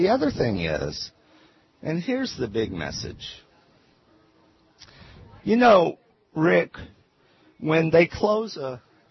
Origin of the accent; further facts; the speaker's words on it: the South, United States; I'm a Southerner and I'm too superstitious.